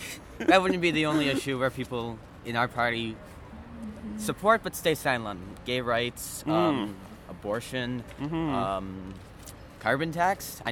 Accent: Canada; Well, as a Canadian, I believe furthering our democracy is a big part of this country.

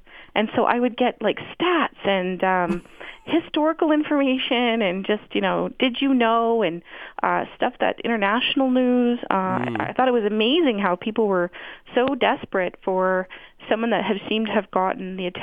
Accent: Toronto, Ontario, Canada; growing up in Toronto and riding the TTC since I was 12

